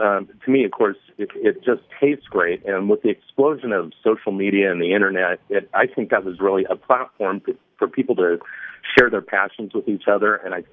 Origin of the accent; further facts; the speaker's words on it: Pacific Northwest, United States; I grew up in the Pacific Northwest. There's a dish there called a Hangtown Fry